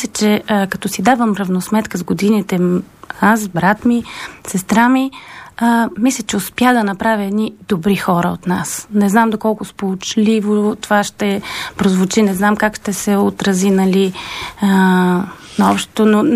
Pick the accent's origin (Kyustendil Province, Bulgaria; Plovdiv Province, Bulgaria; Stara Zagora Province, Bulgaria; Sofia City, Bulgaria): Plovdiv Province, Bulgaria; Karlovo; born there; also born or lived in Sopot; Да, действително, горда съм, че съм родена в сърцето на България, там където българщината никога не е преставала да бъде. В Карлово съм родена, но съм живяла в Сопот, който пък е градът на Вазов.